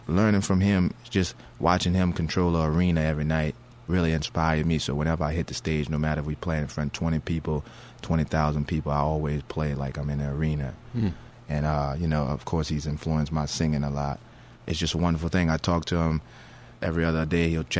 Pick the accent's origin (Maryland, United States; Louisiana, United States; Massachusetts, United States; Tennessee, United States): Louisiana, United States; New Orleans; Dumaine Street, that's a street that I grew up on in New Orleans in the Treme neighborhood.